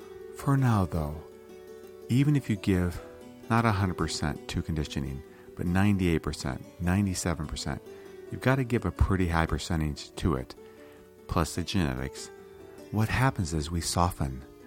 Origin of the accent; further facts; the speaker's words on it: Iowa, United States; I grew up in Iowa, as many of you know, and in Iowa, there's a tendency